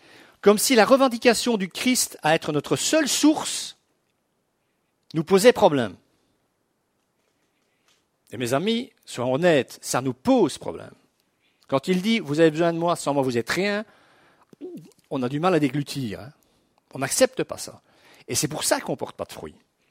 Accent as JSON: {"language": "French", "town": "Brussels", "region": "Brussels-Capital Region", "country": "Belgium", "said": "moi, je suis un homme de la ville, hein, je suis bruxellois à la base. Moi, je suis en Brendaleuse, à 40 km de Bruxelles."}